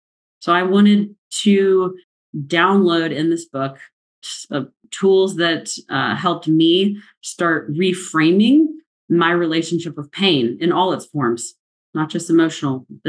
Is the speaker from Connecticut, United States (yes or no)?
no; Midland, Texas, United States; now in Austin, United States; I moved here when I was 17, but I grew up in Midland, Texas, and then moved here in the middle of my junior year in high school because of my dad's job.